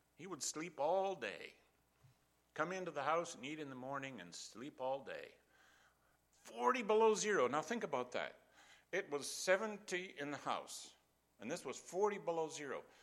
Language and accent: English; Canada; You know, I'm a Canadian. I was born in Canada.